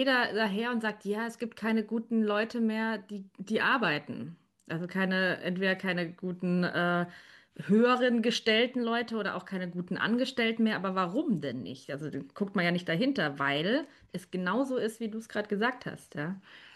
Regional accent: Munich, Bavaria, Germany; now in Braunschweig, Germany; Ich bin ja eigentlich ursprünglich aus München und ich bin nach Braunschweig gezogen zu meinem Freund

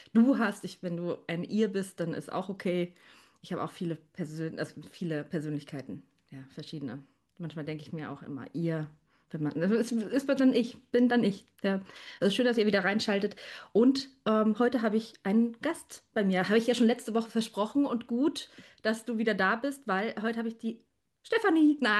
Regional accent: Bavaria, Germany; accent: Bavarian; Ich spreche Bayerisch

